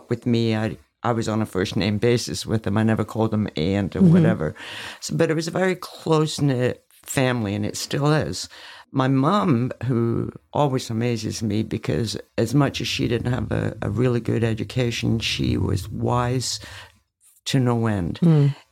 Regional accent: Scotland, United Kingdom; growing up in Scotland, it was very family-oriented.

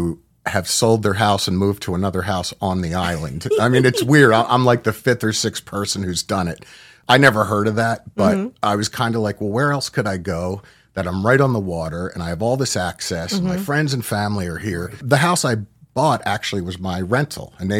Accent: Yardley, Pennsylvania, United States; I grew up in Yardley across the way.

